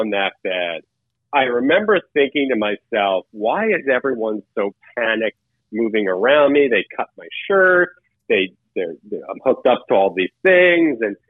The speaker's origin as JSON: {"language": "English", "region": "New York", "country": "United States", "also_born_or_lived": "Los Angeles", "said": "I was new to this city. I'm originally from New York. I was living in Los Angeles at the time. So I'm new. I just got to LA a few months prior."}